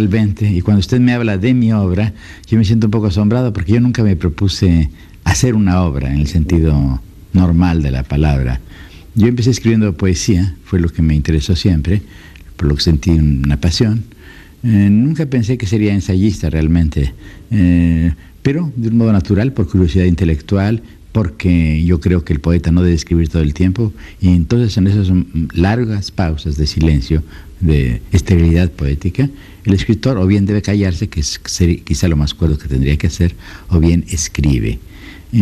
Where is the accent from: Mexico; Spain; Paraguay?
Mexico; En primer lugar, que a mi origen mismo, ¿no? Soy mexicano